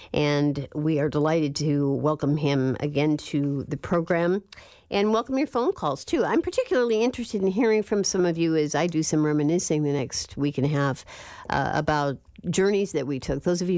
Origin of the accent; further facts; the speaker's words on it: Illinois, United States; I grew up in Illinois and visited Springfield and New Salem when I was in middle school